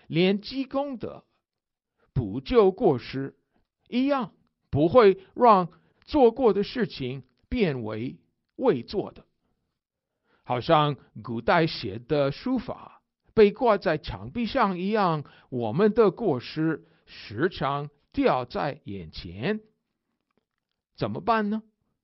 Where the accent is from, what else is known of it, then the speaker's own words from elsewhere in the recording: United States; Chinese is a second language; 身为美国人的我啊，感到很高兴。